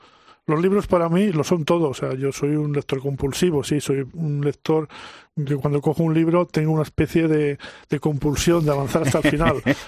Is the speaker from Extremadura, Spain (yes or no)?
no; Miranda de Ebro, Castile and León, Spain; yo tengo 64 años, he visto cuando era niño en Miranda de Ebro las mercancías las distribuían carros tirados por caballos.